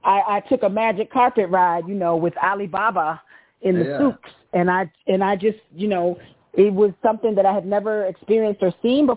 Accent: United States; I've never had any negative experience because of being an American

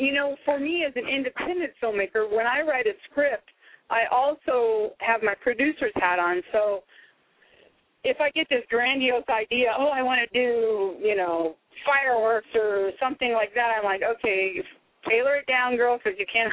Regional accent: Azusa, California, United States; I grew up in Azusa, California.

